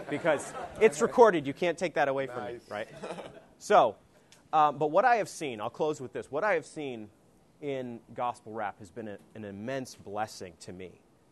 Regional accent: Maine, United States; So growing up in Maine, didn't have many influences in that direction, but heard this music and was just gripped by it

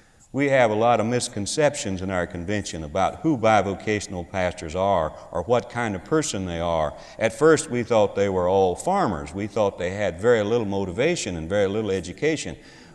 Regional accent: Carrier, Mississippi, United States; When you grow up in a place like I grew up in Carrier, Mississippi, you have to learn culture after you leave home.

